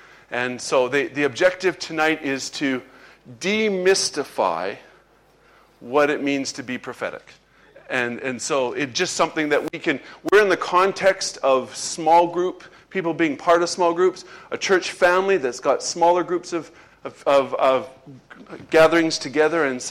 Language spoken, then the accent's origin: English; Lethbridge, Alberta, Canada; now in Lowestoft, United Kingdom; And we became part of the Lowestoft Church about 3 years ago, but I'm originally from Canada. There you go. We're starting a small revival here. We're just going to bring one more Canadian every week. And so, but I grew up, had the privilege of growing up in a church in Lethbridge